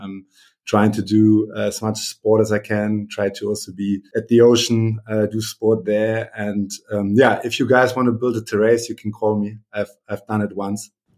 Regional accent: Bielefeld, North Rhine-Westphalia, Germany; English is a second language; also born or lived in Karlsruhe / Zurich / Dortmund; now in Berlin, Germany; I'm originally from Bielefeld, the city that apparently doesn't exist, right? We all know that. And then made my way from Karlsruhe via Zurich, Dortmund, to Berlin. That's about 15 years ago.

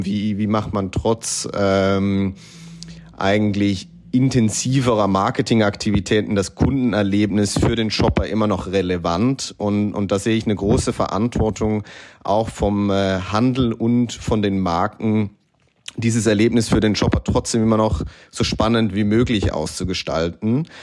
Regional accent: Switzerland; Ich war als Schweizer

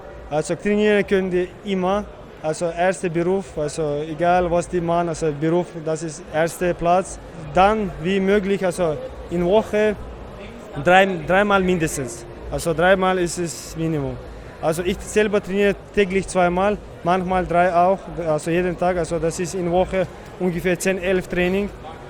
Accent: Czechia; German is a second language; ich komme aus Tschechien, er wird schon fix wissen, ich ringe.

